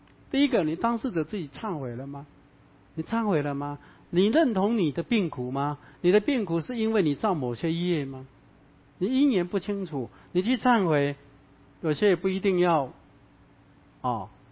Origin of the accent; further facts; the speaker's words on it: Chiayi, Taiwan; 我嘉义人啊，我妈妈往生了送回嘉义啊